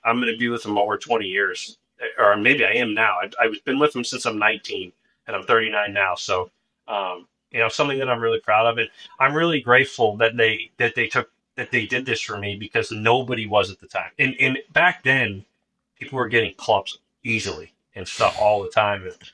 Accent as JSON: {"language": "English", "region": "New England", "country": "United States", "tie": "born or raised there", "said": "for us growing up in New England, it's the Masters of amateur golf, basically."}